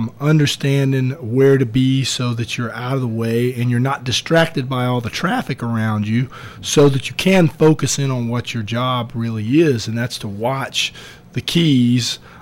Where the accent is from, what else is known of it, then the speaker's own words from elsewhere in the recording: North Carolina, United States; born there; And I was born in North Carolina.